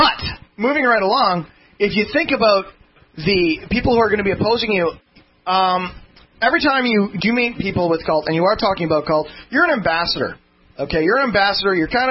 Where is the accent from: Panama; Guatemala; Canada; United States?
Canada; I don't even live in the U.S. I'm a Canadian.